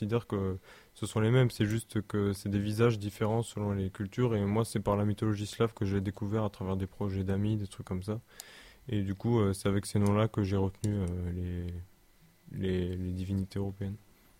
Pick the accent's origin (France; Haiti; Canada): France; parce que voilà, on est français, pour nous c'est la langue que parlent à la fois tous les connards qu'on connaît